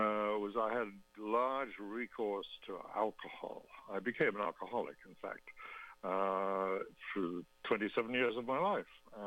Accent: United Kingdom; moved away as an adult; now in United States; that marriage involved me moving from my home country of the UK to the United States.

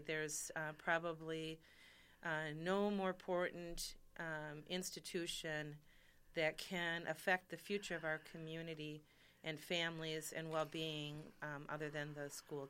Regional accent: Racine, Wisconsin, United States; I am born and raised in Racine area.

